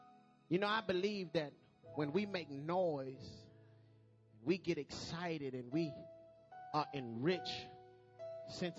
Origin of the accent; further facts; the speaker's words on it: Petersburg, Virginia, United States; also born or lived in New Orleans; You know, I'm from Petersburg by way of New Orleans.